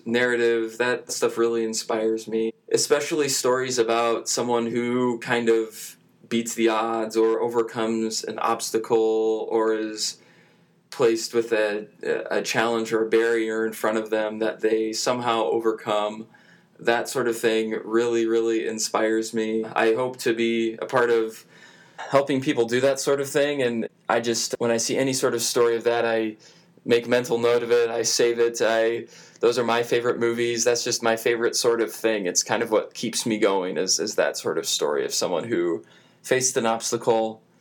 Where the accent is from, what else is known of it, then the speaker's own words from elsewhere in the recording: Illinois, United States; also born or lived in Minnesota; I was born in Minnesota and lived in central Illinois, northern Illinois, in several different towns all over the place there.